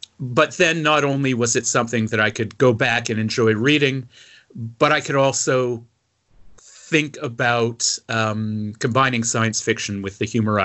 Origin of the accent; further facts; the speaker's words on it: Toronto, Ontario, Canada; Well, so I'm Toronto born and bred.